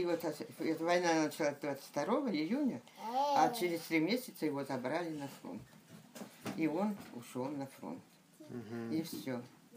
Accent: Novokuznetsk, Kemerovo Oblast, Russia; В 1937 году мы приехали в Новокузнецк. И так я вот до сих пор в Новокузнецке живу.

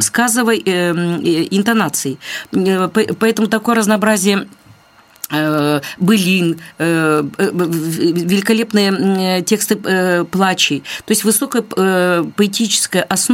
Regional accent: Russian North, Russia; поскольку я северянка и долгое время работала на кафедре

